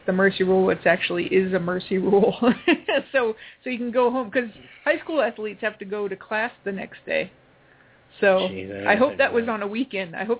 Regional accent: Ireland; I'm Irish. It's a national holiday for me.

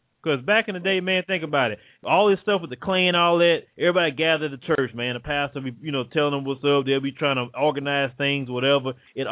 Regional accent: Port Arthur, Texas, United States; now in Houston, United States; No, I'm not from California. I'm originally from Port Arthur, Texas.

